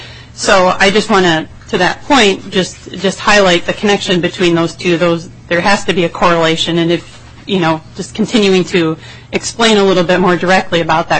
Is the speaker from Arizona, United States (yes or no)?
no; Minnesota, United States; I'm from Greater Minnesota